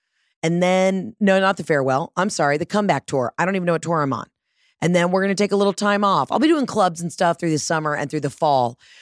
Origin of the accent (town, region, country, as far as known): Georgia, United States